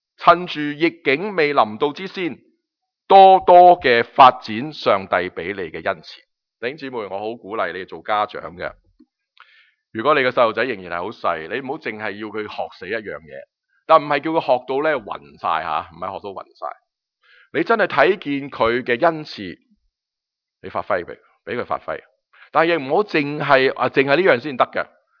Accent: China; 而家系我哋中国人要拎起棒嚟啊！我哋黄皮肤系容易做宣教嘅，但系我哋黄皮肤只能够讲广东话或者国语或者英文

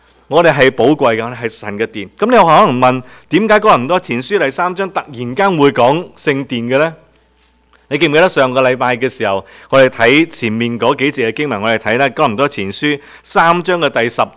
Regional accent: China; 我们中国人有什么节日？新年，有端午节，跟着有中秋节

